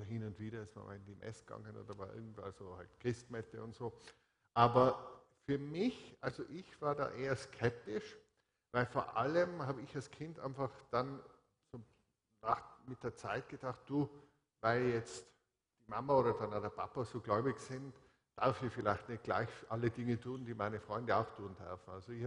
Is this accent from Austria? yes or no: yes; Hall, Tyrol, Austria; born or raised there; also born or lived in Innsbruck